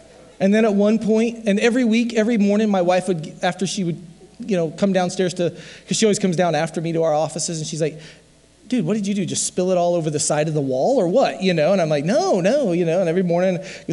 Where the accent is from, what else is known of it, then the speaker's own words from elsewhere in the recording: Iowa, United States; but I am from Southeast Iowa, right?